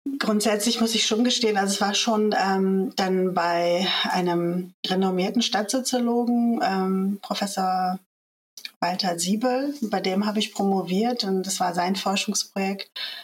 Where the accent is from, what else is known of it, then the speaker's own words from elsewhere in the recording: Hamburg, Germany; in der damaligen türkischen Community in Hamburg-Harburg, wo ich aufgewachsen bin